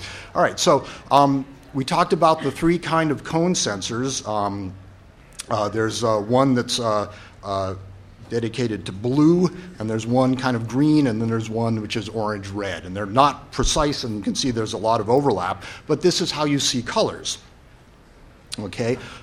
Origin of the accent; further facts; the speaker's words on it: California, United States; I'm from California.